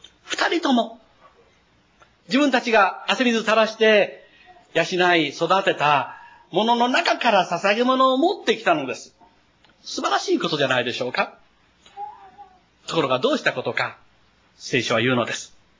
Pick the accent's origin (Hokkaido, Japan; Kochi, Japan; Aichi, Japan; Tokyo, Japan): Kochi, Japan; Tosashimizu; 私は高知で生まれて、高知の市内の町の小学校に通っていました。